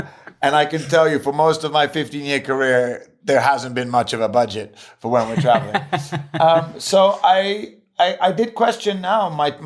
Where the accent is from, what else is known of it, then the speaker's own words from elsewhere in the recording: Switzerland; As an English, Italian, German, Polish, who grew up in Switzerland, I can tell you, culturally speaking, we are so aligned